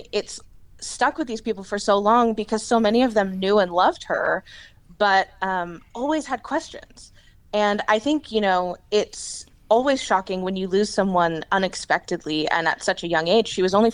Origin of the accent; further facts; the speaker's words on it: Texas, United States; Well, actually, I'm born and raised in Texas, been here my whole life